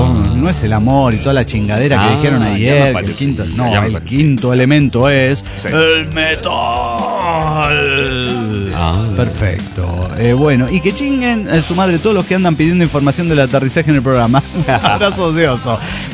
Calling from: Oaxaca, Mexico; Chicos y chicas, aloha y un fuerte abrazo desde la tierra del mezcal, Oaxaca.

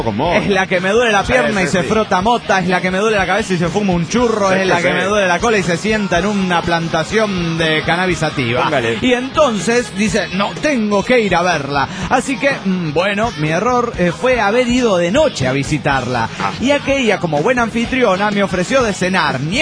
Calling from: Mexico City, Mexico; del DF mexicano.

